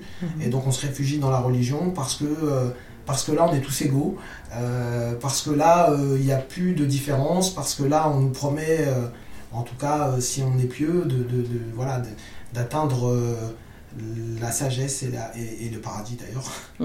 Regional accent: France; mais on est français. On est des vrais français, la preuve, on râle tout le temps. On est vraiment français

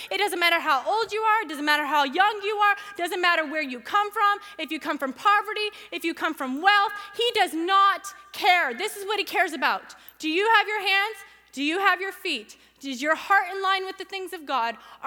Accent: California, United States; We're from California. We live by Cabazon

